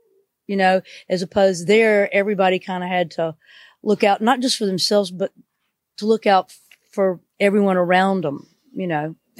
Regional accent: the South, United States; I mean, I'm from the South. Okay. We're huggy people, you know

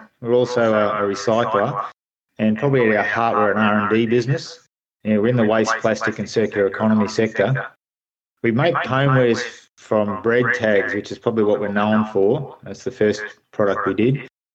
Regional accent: Queensland, Australia; now in Robe, Australia; So we're originally from Queensland, and after our travels around the place, ended up in a little seaside place in South Australia

